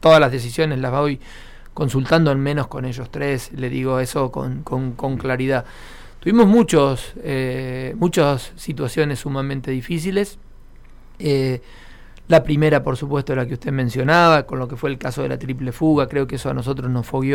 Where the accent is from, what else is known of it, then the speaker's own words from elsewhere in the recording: Argentina; Nosotros somos argentinos, igual que la provincia de Buenos Aires, igual que la capital federal